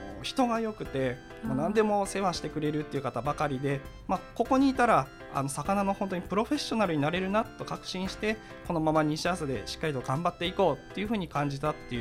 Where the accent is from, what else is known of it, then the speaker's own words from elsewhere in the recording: Fukui, Japan; now in Kyoto, Japan; どうしても地元の福井から出てみたいっていう好奇心から京都へ出てきたんですけれども、